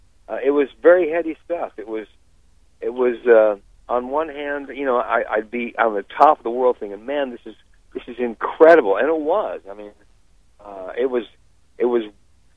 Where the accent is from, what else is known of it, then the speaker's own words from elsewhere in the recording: Pacific Northwest, United States; because I grew up in the Northwest, and I was always a very shy kid.